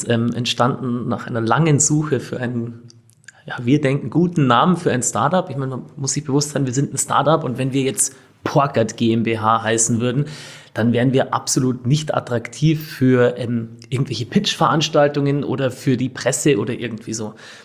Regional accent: Bavaria, Germany; Also wir kommen alle aus Münchner Westen, Ammersee und die Umgebung. Das heißt, ich war, seitdem ich ein kleines Kind war, eigentlich nur draußen im Wald am See und auf dem Bauernhof.

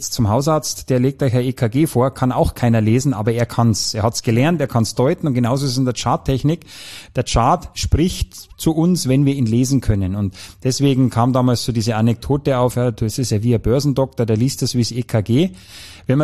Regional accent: Germany; man hört es ja auch bei mir, ich bin ja auch aus der Nähe, ich bin grenznah zu Österreich aufgewachsen

